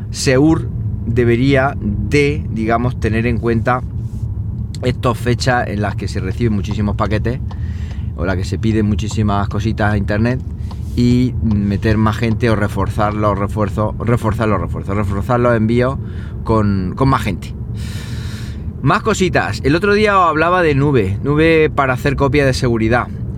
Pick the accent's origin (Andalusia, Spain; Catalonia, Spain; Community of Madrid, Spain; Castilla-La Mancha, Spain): Andalusia, Spain; Linares; me trasladen a Linares, porque obviamente mi deseo es volver a mi tierra a trabajar ahí, es decir, a estar lo más cerquita posible de casa.